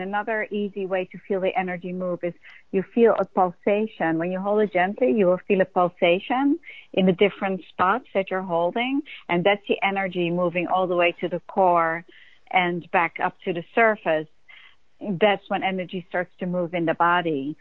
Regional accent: Netherlands; English is a second language; moved away as an adult; now in New York, United States; I was a dancer. I came from Holland at 18 to be a dancer in New York

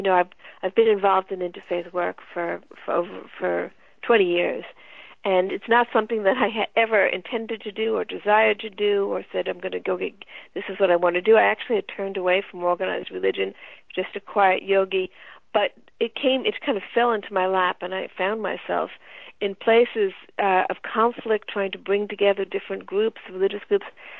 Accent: the South, United States; born there; I understood why I was born in the American South

